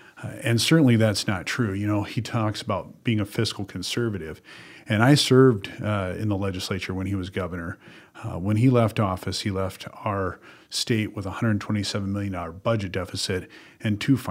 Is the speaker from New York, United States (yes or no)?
no; Dell Rapids, South Dakota, United States; Well, we had a great campaign launch in my hometown of Del Rapids to a packed house.